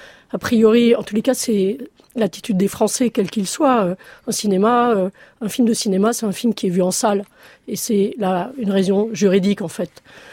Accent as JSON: {"language": "French", "country": "France", "said": "heureusement qu'on est français."}